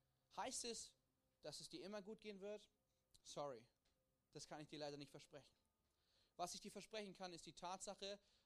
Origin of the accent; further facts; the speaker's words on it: Hildesheim, Lower Saxony, Germany; now in Ulm, Germany; Ich komme aus Hildesheim. Das ist in der Nähe von Hannover. Das bedeutet, wenn ich gut durchfahre und wenn ich schnell fahre, bin ich in 5 Stunden zu Hause und in 5 Stunden wieder zurück in Ulm.